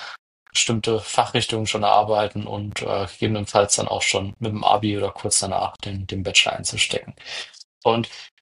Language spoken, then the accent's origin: German; Heidelberg, Baden-Württemberg, Germany; ich komme aus Heidelberg